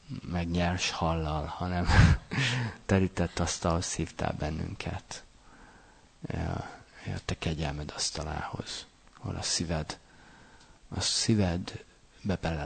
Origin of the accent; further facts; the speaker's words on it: Hungary; Mi magyarok azt mondjuk, milyen kicsi.